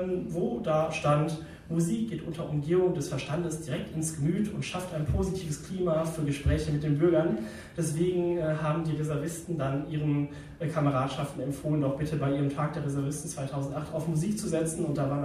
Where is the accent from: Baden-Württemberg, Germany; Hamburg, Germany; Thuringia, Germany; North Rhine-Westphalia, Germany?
North Rhine-Westphalia, Germany; Telgte; in meiner Heimatstadt Telgte kooperiert der Luftwaffenmusikchor aus dem benachbarten Münster